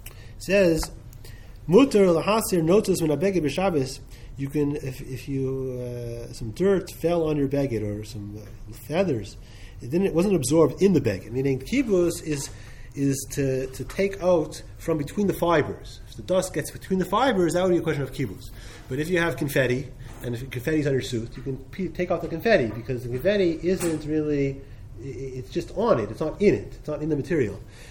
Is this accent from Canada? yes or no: yes; Montreal, Quebec, Canada; I come from Montreal, so Montreal it snows.